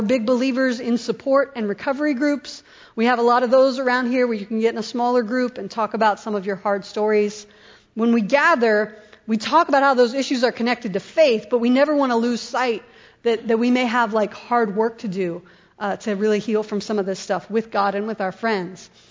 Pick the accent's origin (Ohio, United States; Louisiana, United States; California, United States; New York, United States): Ohio, United States; Columbus; I grew up in Columbus Public Schools. I'm very proud of it.